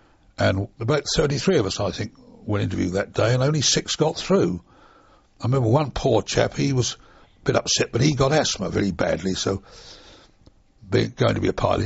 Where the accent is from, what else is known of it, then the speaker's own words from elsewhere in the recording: Portsmouth, South East England, United Kingdom; I was born and bred in Portsmouth, and I'd always been attached to the sea